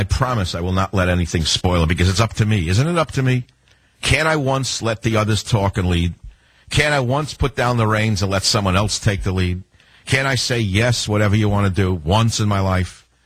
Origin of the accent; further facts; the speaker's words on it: Queens, New York, United States; I grew up on Utopia Parkway in Queens, New York, in an attached house, one of those little...